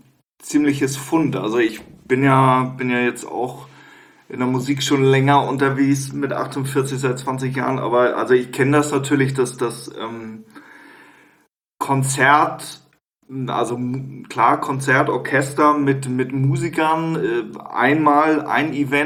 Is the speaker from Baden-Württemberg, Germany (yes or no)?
no; Hamburg, Germany; ich war ja noch nicht drin als Hamburger